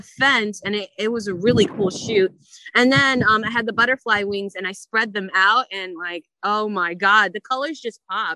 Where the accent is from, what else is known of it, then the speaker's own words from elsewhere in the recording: New Jersey, United States; Like, I'm from Jersey, so I didn't think I would ever have a match with Erica Torres.